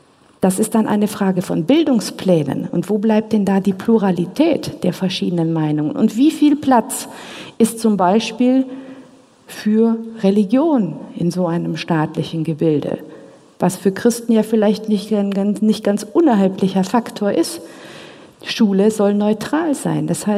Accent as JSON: {"language": "German", "country": "Romania", "said": "Ich stamme selber auch aus Rumänien."}